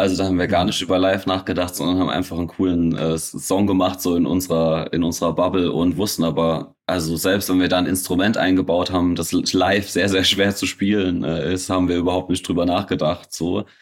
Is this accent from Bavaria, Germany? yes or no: no; Schifferstadt, Rhineland-Palatinate, Germany; wir kommen aus Schifferstadt, aus einer kleinen Stadt, wo wenige Leute Musik machen